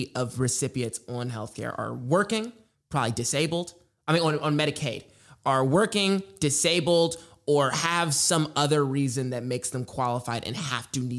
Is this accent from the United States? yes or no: yes; Nashville, Tennessee, United States; You know, me growing up in Nashville, you being from Baltimore, we're used to a hospital being on every block, right?